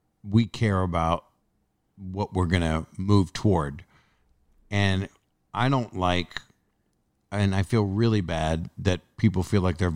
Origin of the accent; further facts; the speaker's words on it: Philadelphia, Pennsylvania, United States; I'm from Philly.